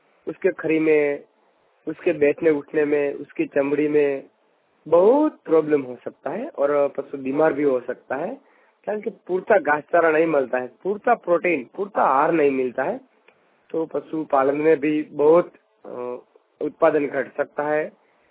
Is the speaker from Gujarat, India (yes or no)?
yes; Gujarat, India; हम गुजरात के रहने वाले हैं